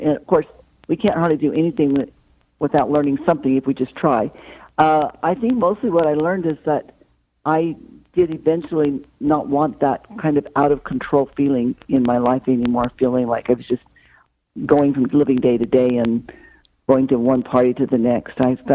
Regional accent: Idaho, United States; He was from California, and I was from Idaho.

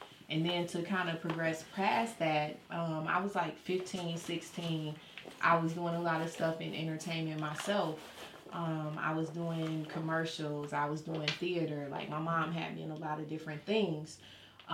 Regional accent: Grand Rapids, Michigan, United States; born there; I was born in Grand Rapids, Michigan, home of Floyd Mayweather, home of … home of the Barge family.

